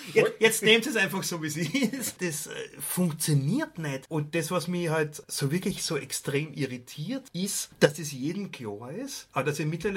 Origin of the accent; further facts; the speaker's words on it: Austria; Wir als Österreicher müssen jetzt extrem die Pappen halten in sicher Hinsicht.